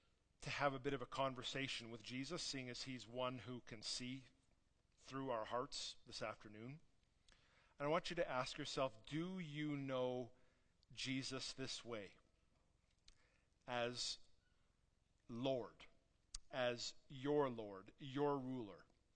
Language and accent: English; Canada; I'm pretty Canadian and don't get a lot of joy from saying things that other people disagree